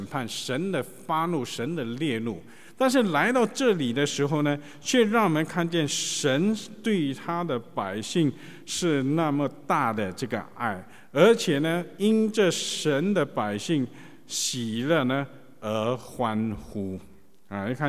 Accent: China; 我们都是中国人

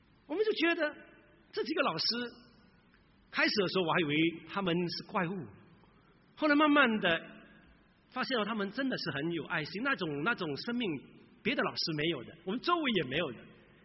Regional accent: Singapore; 我来自一个非常传统的一个华人家庭，在新加坡。我是新加坡出生，在新加坡长大的新加坡人，虽然我的口音已经五湖四海了。大陆同胞说我的口音像中国，新加坡人一听就知道我是新 Chinese。

